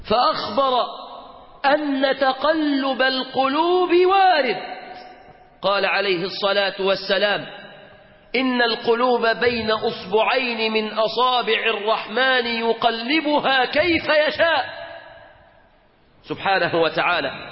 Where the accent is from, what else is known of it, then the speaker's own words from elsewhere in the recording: Upper Egypt, Egypt; لان انا صعيدي اكتر منكم في الحاجات دي